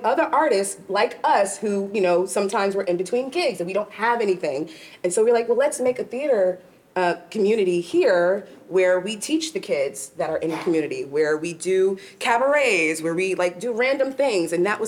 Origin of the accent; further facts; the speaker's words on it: New York, United States; So, I'm actually from New York. I grew up in Long Island.